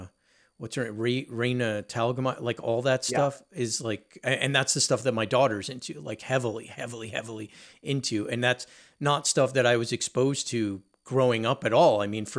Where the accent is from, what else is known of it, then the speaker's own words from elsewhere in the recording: New Jersey, United States; Like I grew up on the East Coast in like North Jersey, like in New York City and stuff like that, but I still was kind of sheltered in a way